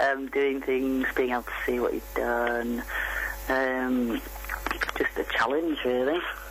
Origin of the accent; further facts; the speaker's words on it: South West England, United Kingdom; now in Manchester, United Kingdom; I'm from Somerset originally. I've lived in Manchester since 1996.